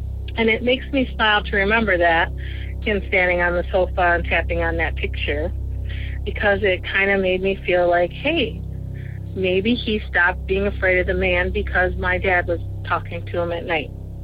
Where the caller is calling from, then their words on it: Michigan, United States; I'm a first-time caller, and I'm a big fan, and I'm calling from Michigan.